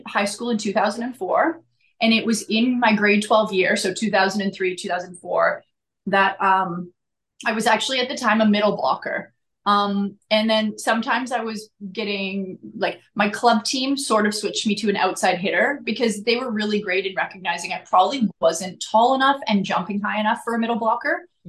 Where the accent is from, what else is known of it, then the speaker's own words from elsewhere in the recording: Calgary, Alberta, Canada; also born or lived in Vancouver; I was born in Vancouver, but my family had moved to Calgary. So I had this desire to kind of go back to my original home.